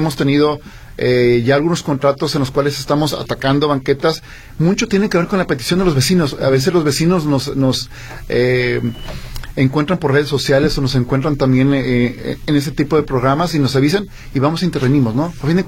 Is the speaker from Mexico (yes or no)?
yes; Guadalajara, Jalisco, Mexico; con todo el amor que le tengo a Guadalajara. Soy tapatío desde muchos años, desde no más hace 47.